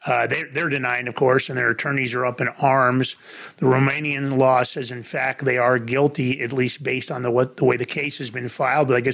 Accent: New York, United States; Because I grew up in New York, obviously.

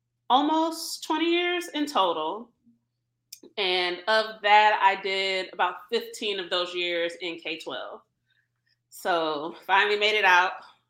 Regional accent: Detroit, Michigan, United States; now in Maryland, United States; So I always have to let people know I am from Detroit, born and raised.

